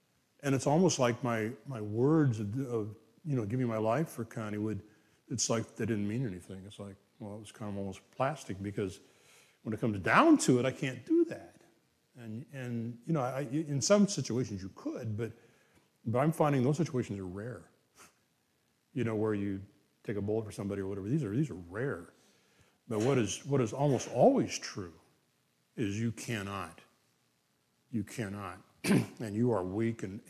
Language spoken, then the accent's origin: English; Kansas, United States; I'm from Kansas, for heaven's sakes. You know, I know people in Kansas that never left Kansas, right?